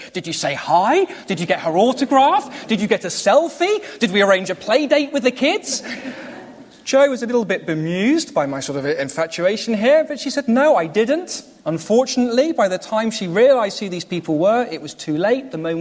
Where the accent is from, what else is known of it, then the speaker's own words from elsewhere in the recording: Oxshott, South East England, United Kingdom; I grew up in Oxshott. Some of you may know my parents … And I grew up here at church at St. Andrew's and going to Sunday school here.